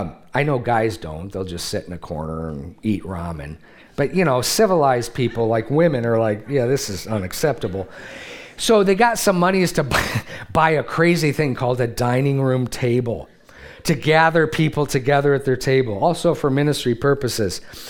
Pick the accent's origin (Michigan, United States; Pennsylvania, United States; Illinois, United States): Michigan, United States; Detroit; I have other words that I can't use because I'm from Detroit.